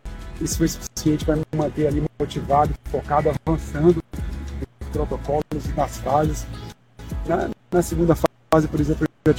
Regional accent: Salvador, Bahia, Brazil; sou de Salvador, Bahia.

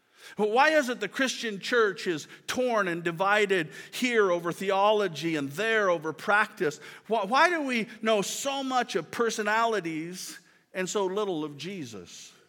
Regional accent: Kearney, Nebraska, United States; And Bud was my youth leader when I was growing up in Kearney.

